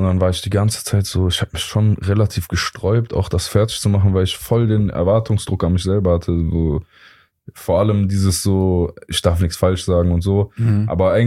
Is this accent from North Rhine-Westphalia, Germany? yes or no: yes; Cologne, North Rhine-Westphalia, Germany; Alter, wir kommen aus der geilsten Stadt der Welt, Bruder.